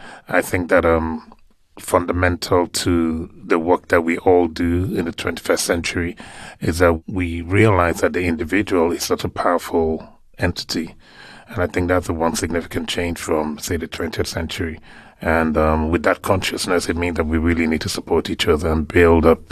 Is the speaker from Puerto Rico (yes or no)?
no; Lagos, Nigeria; I grew up in Lagos mostly, but my family is sort of huge. I come from a very large family, so we travel a lot. We move around a lot, so yeah. But I did grow up in Lagos mostly